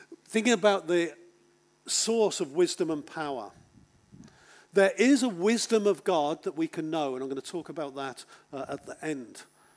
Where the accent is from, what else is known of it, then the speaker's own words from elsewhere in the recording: England, United Kingdom; I'm a Brit, I'm from England.